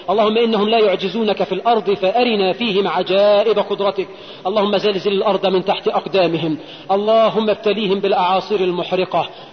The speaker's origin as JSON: {"language": "Arabic", "country": "Egypt", "said": "بلدنا مصر"}